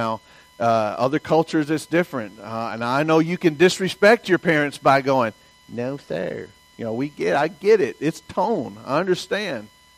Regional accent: the South, United States; In the South, I was raised in the South, so if you didn't say yes, ma'am, or no, ma'am, you're getting in some trouble.

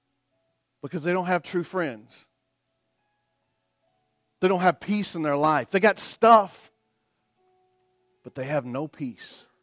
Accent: the South, United States; Listen, I was raised in the South.

